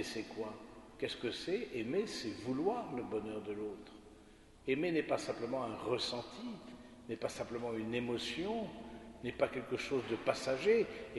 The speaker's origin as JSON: {"language": "French", "town": "Ourscamp", "region": "Hauts-de-France", "country": "France", "said": "Moi, je viens de l'abbaye d'Ourscan, de la Picardie profonde."}